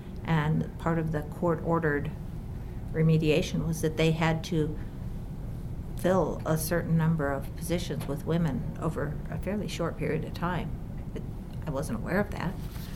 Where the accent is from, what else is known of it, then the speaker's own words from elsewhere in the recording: Iowa, United States; I grew up in northeast Iowa. So I grew up on a property that had hundreds of acres of woods.